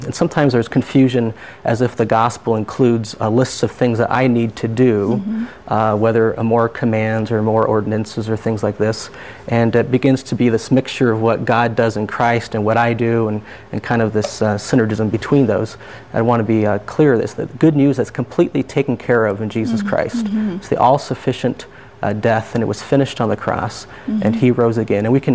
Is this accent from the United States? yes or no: yes; Des Moines, Iowa, United States; born there; I live in Des Moines, Iowa. It's my fifth time back, and I was born in Des Moines and kept on moving back.